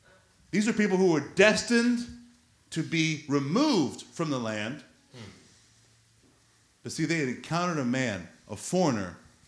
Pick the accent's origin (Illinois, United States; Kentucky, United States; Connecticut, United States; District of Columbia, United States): Illinois, United States; I'm from Illinois, you're right.